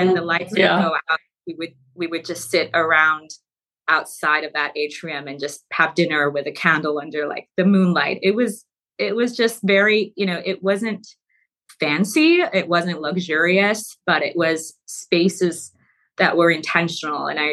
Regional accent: Mashhad, Razavi Khorasan, Iran; So I was born in Mashhad in Iran

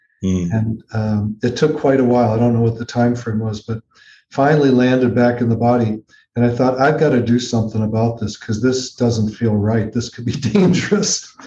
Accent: Chicago, Illinois, United States; moved away as an adult; also born or lived in Berkeley; And then I moved to Berkeley when I was 22 from Chicago, just on a whim.

